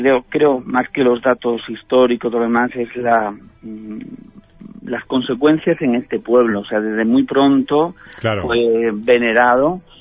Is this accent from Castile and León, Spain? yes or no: no; Jerez de la Frontera, Andalusia, Spain; Yo soy, por ejemplo, de Jerez de la Frontera